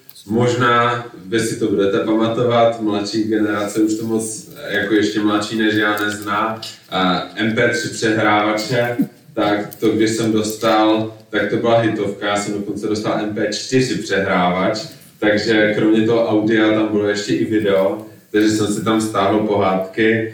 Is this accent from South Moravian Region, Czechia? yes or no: no; Český Těšín, Moravian-Silesian Region, Czechia; Jsem teda z Českého Těšína a narodil jsem se do věřící rodiny, ale ne do křesťanských sborů. Narodil jsem se do apoštolské církve.